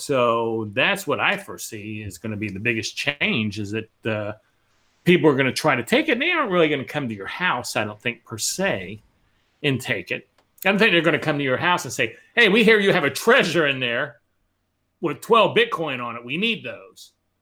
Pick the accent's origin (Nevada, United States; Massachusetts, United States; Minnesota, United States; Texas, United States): Texas, United States; if you're in California or New York and you're there talking to someone, I'm from Texas